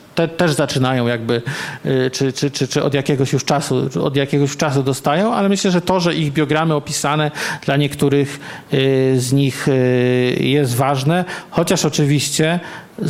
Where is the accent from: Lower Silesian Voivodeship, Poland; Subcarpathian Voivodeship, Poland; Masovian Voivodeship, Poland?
Masovian Voivodeship, Poland; Warsaw; no ja jestem z Warszawy